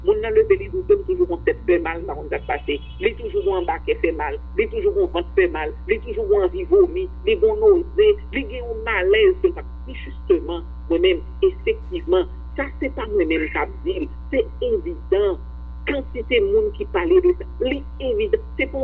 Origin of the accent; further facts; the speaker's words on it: Haiti; oui, je suis haïtien